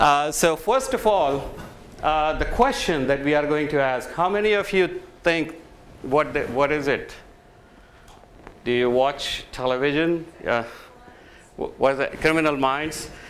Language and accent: English; India; when I was growing up in India and I came to the high school